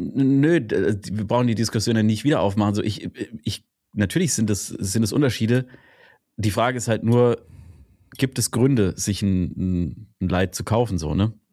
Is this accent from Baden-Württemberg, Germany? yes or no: yes; Baden-Württemberg, Germany; ich komme ja aus dem Markgräflerländle